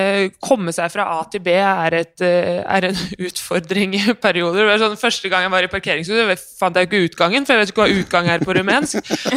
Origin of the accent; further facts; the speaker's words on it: Esbjerg, Southern Denmark, Denmark; Jeg kommer fra Esbjerg, hvor vi da har tre lyskryss og en rundkjøring